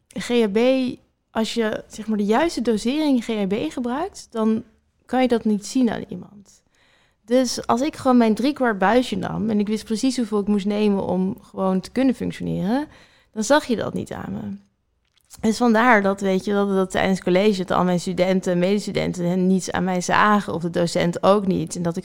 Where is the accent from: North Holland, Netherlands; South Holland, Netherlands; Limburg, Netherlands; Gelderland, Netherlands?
North Holland, Netherlands; Nee, je hoort wel mijn accent, hè? Ik kom een beetje uit die contraien.